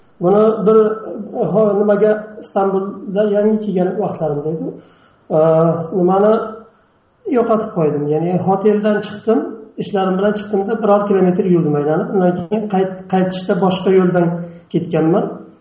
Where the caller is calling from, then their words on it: Turkey; Turkiyadan.